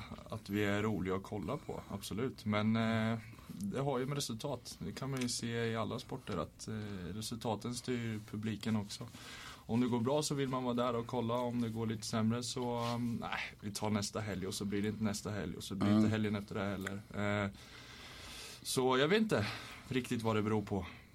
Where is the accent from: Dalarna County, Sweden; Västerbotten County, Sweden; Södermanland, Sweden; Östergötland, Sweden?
Östergötland, Sweden; Linköping; now in Stockholm, Sweden; Nej, jag är från Linköping ursprungligen. Mm. Flyttade till Stockholm 2012.